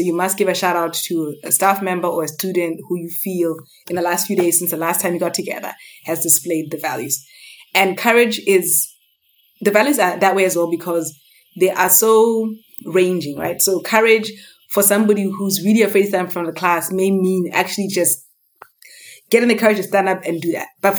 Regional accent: Botswana; And I come from Botswana historically.

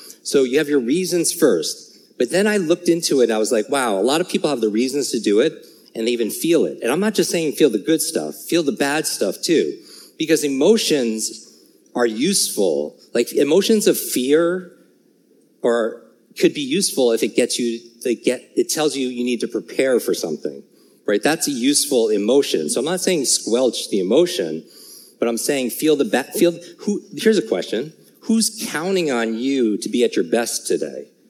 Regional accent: New York, United States; I grew up in the Northeast, in New York. I despise the cold

